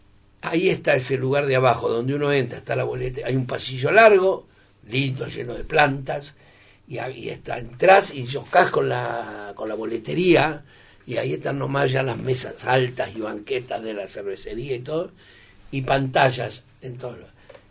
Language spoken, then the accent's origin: Spanish; Mar del Plata, Buenos Aires Province, Argentina; moved away as an adult; Mar del Plata, que es mi ciudad, yo nací en Mar del Plata. Yo soy marplatense, así viví hasta los 21 años.